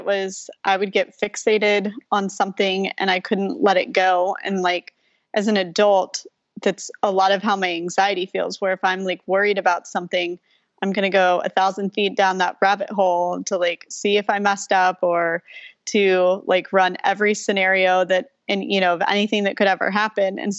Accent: Houston, Texas, United States; I grew up outside of Houston and then went out of state for college and grad school, and then came back to Houston after grad school.

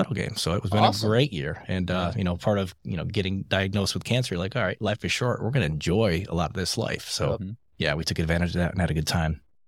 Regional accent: Michigan, United States; I'm from Michigan. My bride here is from Indiana and, you know, spent my years in Southeast Michigan, grew up with the college, graduated college

